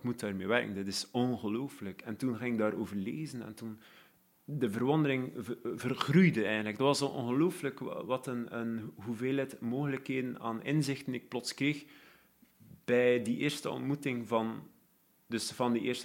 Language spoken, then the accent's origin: Dutch; Belgium; ik ben een Belg.